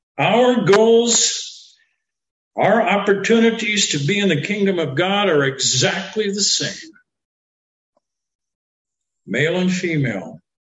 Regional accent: Astoria, South Dakota, United States; I'm from Astoria, South Dakota. I think it may have peaked at about 300. And that might have included the count of a couple dogs. I mean, it was a very small town.

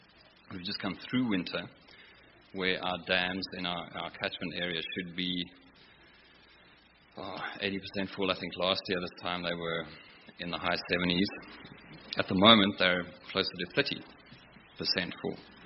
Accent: Cape Town, Western Cape, South Africa; now in Franschhoek, South Africa; we're from Cape Town, but we're actually in a little town about 90 kilometers out of Cape Town. It's called Franschhoek.

